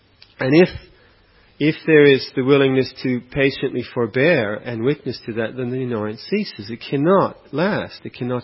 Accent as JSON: {"language": "English", "region": "England", "country": "United Kingdom", "said": "I'm an Englishman anyway."}